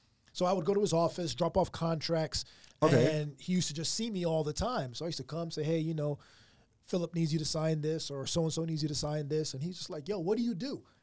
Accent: Miami, Florida, United States; also born or lived in Jamaica; I've been blessed enough to been in Miami for, you know, I was born in Jamaica, but I moved here when

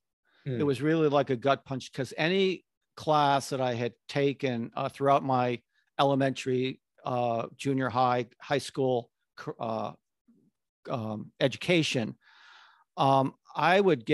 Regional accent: Connecticut, United States; I'm not a city guy. I grew up in Connecticut in a very bucolic environment, very laid back, and I was a very shy, introverted kid.

